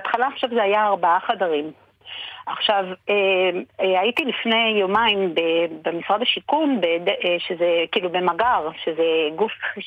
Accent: Jerusalem, Jerusalem District, Israel; ונאלצנו לעבור לירושלים. עכשיו, שמחתי כעיקרון גם לעבור לירושלים, כי פה זה עיר מולדתי, וכל המשפחה שלי נמצאת פה.

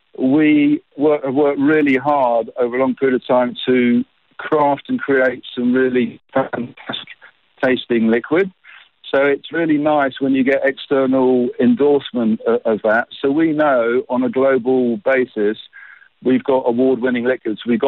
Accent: South Africa; we're South African, we're proudly South African

